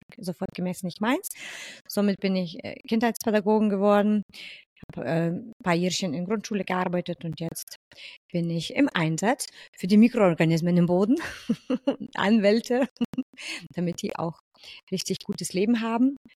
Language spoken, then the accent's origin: German; Lithuania; now in Germany; Ich komme aus Litauen. Und seit 26 Jahren lebe ich in Deutschland.